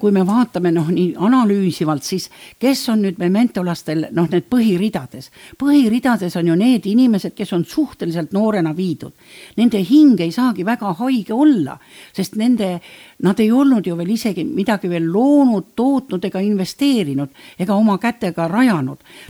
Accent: Southern Estonia, Estonia; Vaat mina olen Lõuna-Eestist ja seal öeldakse ikka asju õige nimega.

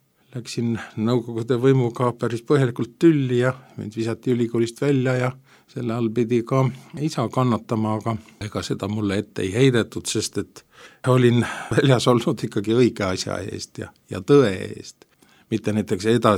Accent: Tartu, Tartu County, Estonia; Olen sündinud Tartus 60. aastal, Tartus üles kasvanud, alguses viiendas, pärast teises keskkoolis käinud ja ülikoolis käinud.

